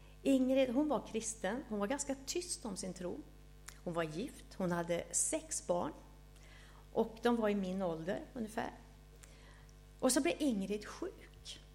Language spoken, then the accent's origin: Swedish; Västra Götaland County, Sweden; Jag brukar också säga att jag är dalslänning. Det är ju väldigt viktigt.